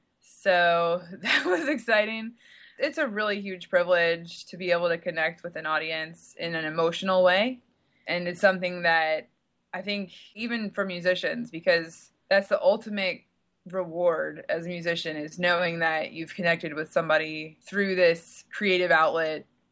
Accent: Virginia, United States; moved away as an adult; also born or lived in North Carolina; now in New York City, United States; Well, I was originally from Virginia, moved to North Carolina for a couple years after college, and so was a Southern girl for most of my life. The day after my 29th birthday, I moved to New York City

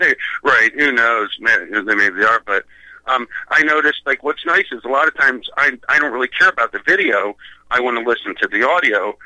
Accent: United States; Chris, I'm an American.

